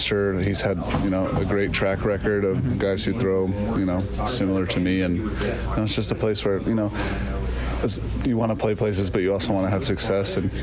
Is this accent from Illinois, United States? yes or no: no; Las Vegas, Nevada, United States; Born and raised in Vegas.